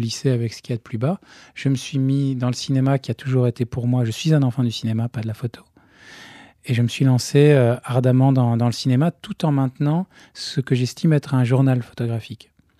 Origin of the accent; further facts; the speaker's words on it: Belgium; là d'où je viens, en Belgique